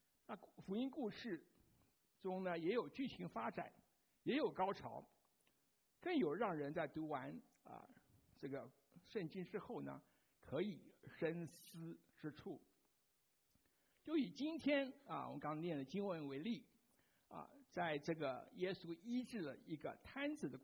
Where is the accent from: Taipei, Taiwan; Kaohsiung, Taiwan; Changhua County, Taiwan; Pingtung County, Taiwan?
Taipei, Taiwan; 我就想到我小时候住在台北啊